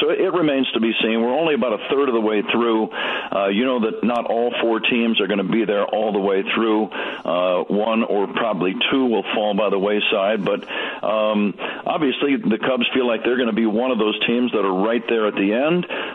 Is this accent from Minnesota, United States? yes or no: no; San Jose, California, United States; I grew up in San Jose and went to Branham High School in San Jose and went to San Jose State and began my professional career there covering the San Jose Missions.